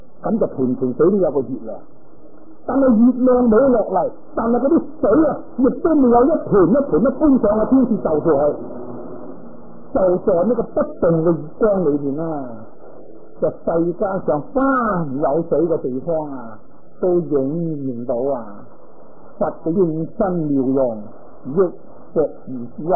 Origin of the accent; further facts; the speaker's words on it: Hong Kong; 咁我哋香港出世，香港大噶啦。